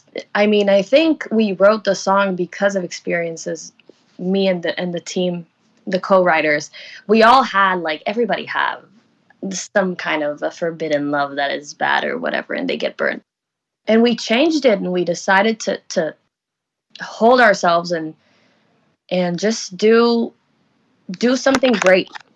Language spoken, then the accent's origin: English; Israel; I'm from Israel